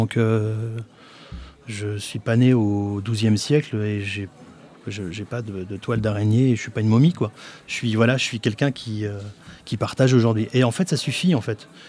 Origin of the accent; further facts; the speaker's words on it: Saint-Étienne, Auvergne-Rhône-Alpes, France; Chez moi, à Saint-Étienne, dans les quartiers